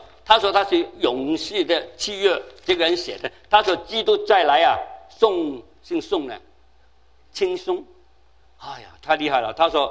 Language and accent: Chinese; Guangzhou, Guangdong, China; 我就沾光了，我是广州来的